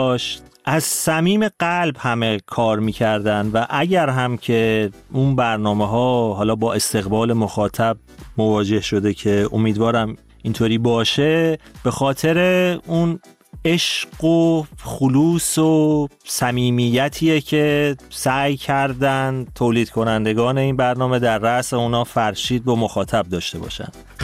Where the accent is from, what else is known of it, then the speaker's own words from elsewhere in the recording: Tehran, Tehran Province, Iran; born there; تهران به دنیا اومدم. پدر مادرم هم اهل تهرانن، ولی پدر بزرگ اهل تبریز بوده که در بچگی آمده به تهران.